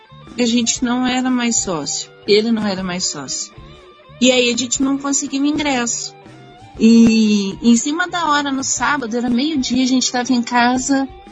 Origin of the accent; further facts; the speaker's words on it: Ceará, Brazil; eu sou cearense.